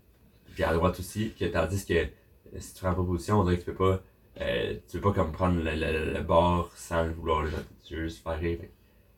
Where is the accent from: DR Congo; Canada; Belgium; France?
Canada; Chambly, Quebec; Fait moi j'ai grandi à Chambly.